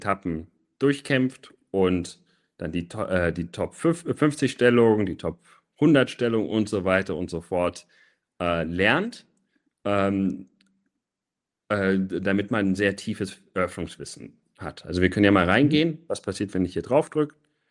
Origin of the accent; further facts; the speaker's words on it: Munich, Bavaria, Germany; born there; now in Berlin, Germany; Also ich bin in München geboren und habe lange für Münchner Verein gespielt oder Münchner Vorortsverein und seit 14 Jahren jetzt in Berlin und spiele für Empor Berlin.